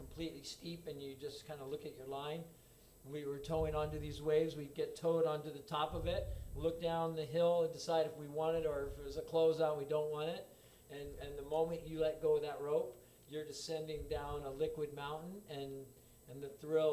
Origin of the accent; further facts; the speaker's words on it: Kailua, Hawaii, United States; Well, I had a Zodiac, and in Kailua, I grew up in Kailua